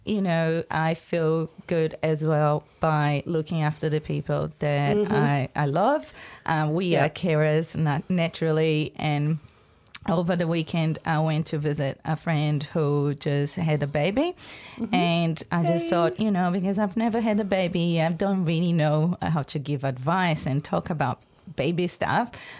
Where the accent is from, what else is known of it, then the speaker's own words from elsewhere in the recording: Brazil; And also the fact that I'm from Brazil, and I was just talking to a Brazilian friend, and it's been a long, long time since I've been home.